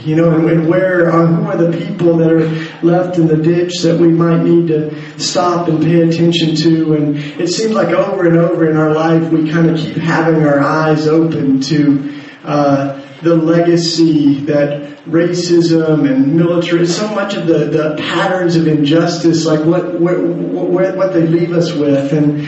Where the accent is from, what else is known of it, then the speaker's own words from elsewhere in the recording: United States; so I shouldn't have long hair because I know I'm American.